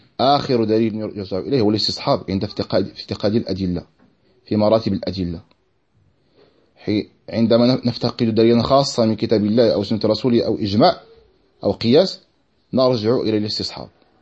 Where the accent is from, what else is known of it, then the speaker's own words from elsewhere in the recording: Morocco; أكل فاكهة حب الملوك عندنا في المغرب